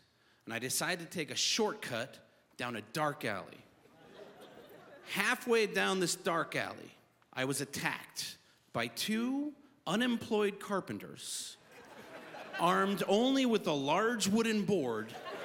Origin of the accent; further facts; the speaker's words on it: New York City, New York, United States; I'm from New York City. Wow, really? All right, I just got a power salute there. I am from New York City.